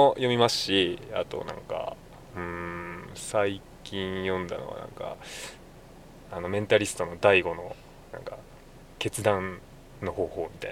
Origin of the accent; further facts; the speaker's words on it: Yamagata, Japan; はい、山形から来た